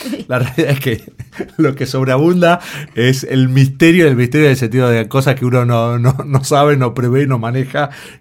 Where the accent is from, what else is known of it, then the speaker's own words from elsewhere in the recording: Argentina; Tenía enorme frustración como argentino.